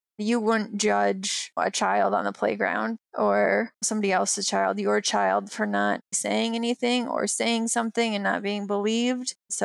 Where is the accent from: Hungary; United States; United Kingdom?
United States; Michigan; you know, I'm from Michigan. I was a gymnast, I like sports